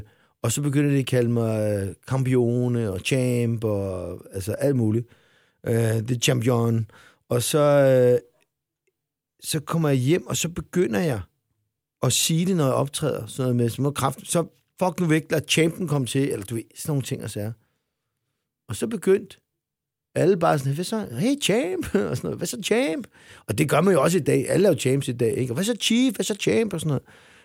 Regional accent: Solrød, Zealand, Denmark; jeg var fra Solrød.

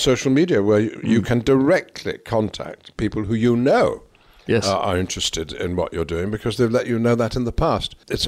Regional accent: North West England, United Kingdom; It's true he's from Yorkshire and I'm from Lancashire

